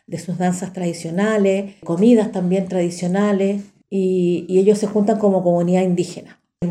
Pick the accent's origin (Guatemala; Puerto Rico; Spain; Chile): Chile; forma parte de nuestro patrimonio cultural, ¿no es cierto?, como chilenos